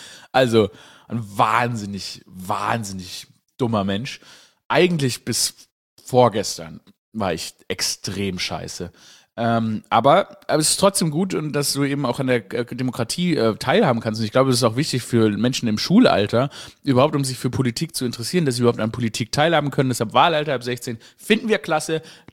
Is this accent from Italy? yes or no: no; Baden-Württemberg, Germany; weil ich Schwabe bin, dass sie, oder gebürtiger Schwabe bin